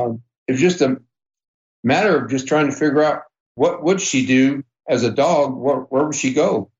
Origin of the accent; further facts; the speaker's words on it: Deer Park, Washington, United States; We're from Deer Park, Washington. So we were 225 miles away from home.